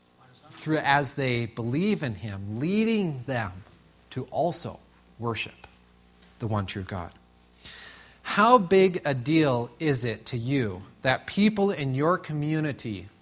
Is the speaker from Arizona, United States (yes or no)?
yes; Tucson, Arizona, United States; I'm born and raised in Tucson, so you know, this is something that we're excited about, so we talk about it.